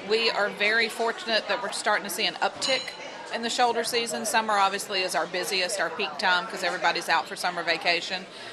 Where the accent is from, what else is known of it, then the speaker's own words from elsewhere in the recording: the South, United States; I'm from the South. I like to eat.